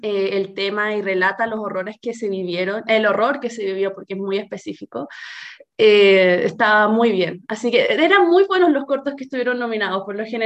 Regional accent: Chile; porque como chilena y habiendo visto como a todo al equipo tan entusiasmado

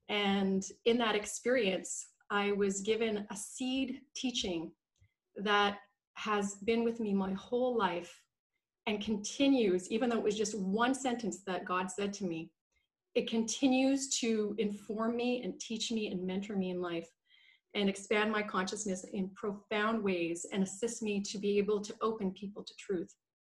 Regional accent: Canada; born there; So I was born in Canada. I currently live in Vancouver in beautiful British Columbia. And I'm situated between the ocean and a mountain.

